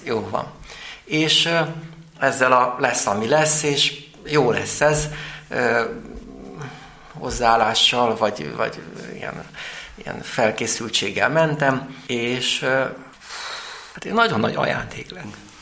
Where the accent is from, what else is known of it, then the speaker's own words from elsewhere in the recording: Budapest, Hungary; én a Ferencvárosban, 9. kerületben nőttem föl, ahol hát engem, hát ez elég zűrös környékem